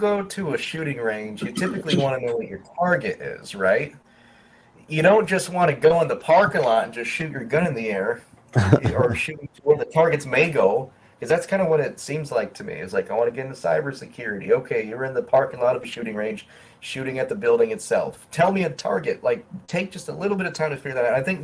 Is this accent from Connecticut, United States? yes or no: yes; Connecticut, United States; Connecticut.